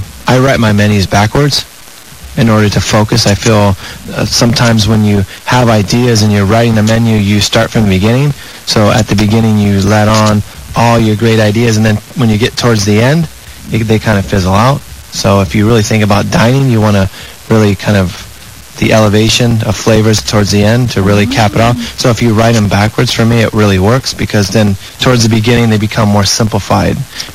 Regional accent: San Diego, California, United States; I was born and raised here in San Diego.

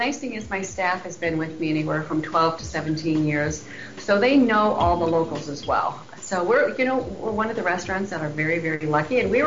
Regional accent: Iowa, United States; now in Half Moon Bay, United States; Yes, beautiful Half Moon Bay. I'm originally from Iowa.

